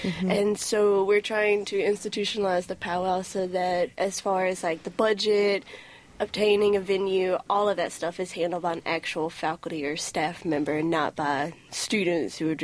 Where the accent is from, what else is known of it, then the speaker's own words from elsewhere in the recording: North Carolina, United States; He's from Colorado, and I'm from North Carolina.